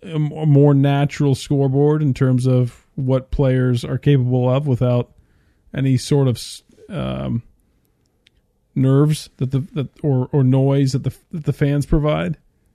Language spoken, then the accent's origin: English; Canada; I watched growing up in Canada, there was one of these, you know, educational videos